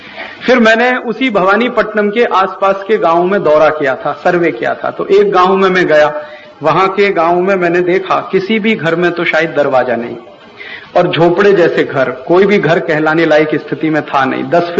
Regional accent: Uttar Pradesh, India; born there; मैं जिस गांव में पैदा हुआ उत्तर प्रदेश में, जिसका नाम आपको लिया गया, नाह मेरा गांव है अलीगढ़ जिले में, मेरे गांव में अभी तक इलेक्ट्रिसिटी नहीं है

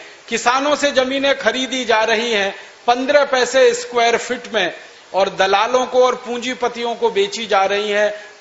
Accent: Uttar Pradesh, India; born there; मेरा जन्म स्थान उत्तर प्रदेश में अलीगढ़ जिले में है। मेरे जिले के नजदीक में दादरी नाम का एक छोटा सा कस्बा है।

